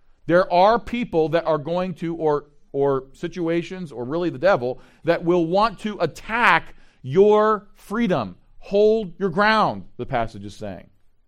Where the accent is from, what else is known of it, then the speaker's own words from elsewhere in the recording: Elkridge, Maryland, United States; I live in the house that I grew up in over in Elkridge.